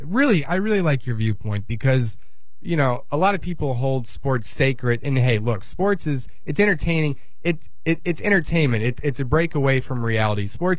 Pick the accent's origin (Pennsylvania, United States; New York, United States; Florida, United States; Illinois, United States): Illinois, United States; Chicago; And I'm from Chicago, and although I remember glimpses of the 98 season, and that's when I was 8 years old, probably.